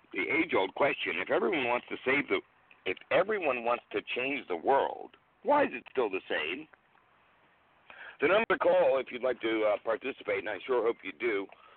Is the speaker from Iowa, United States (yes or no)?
no; New Hampshire, United States; Like where I grew up in New Hampshire, you know, we were used to the fuel truck couldn't make it up the hill in the snow because we hadn't plowed yet.